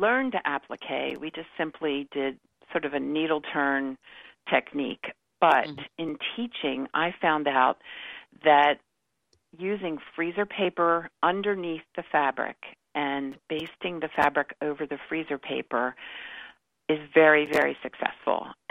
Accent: Baltimore, Maryland, United States; I was born in Baltimore. I grew up in Baltimore. I've lived in Baltimore all my life.

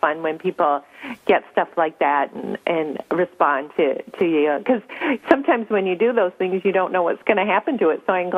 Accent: Canada; now in United States; I'm from Canada originally. I was born in Canada

